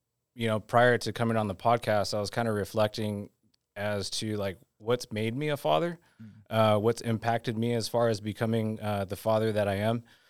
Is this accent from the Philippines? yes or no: yes; Philippines; I'm Filipino